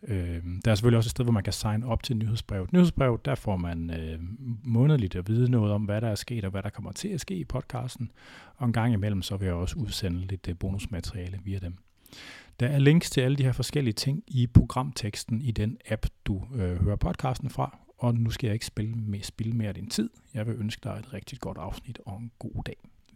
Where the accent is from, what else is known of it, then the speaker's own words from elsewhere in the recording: Skjern, Central Denmark Region, Denmark; Og jeg er jo fra Skjern, 6900 Hedeperker. Altså, jeg har vokset op på vestkysten.